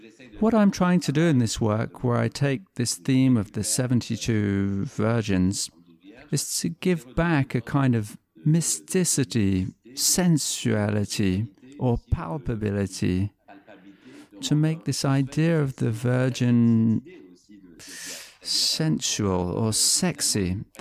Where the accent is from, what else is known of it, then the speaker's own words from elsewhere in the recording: Les Sables-d'Olonne, Pays de la Loire, France; also born or lived in Morocco; now in Belgium; I was born in 1983. I am a French and Moroccan artist. I was born in Les Sables d'Olonne, where I grew up for part of my life, and in Morocco until I went to live in Belgium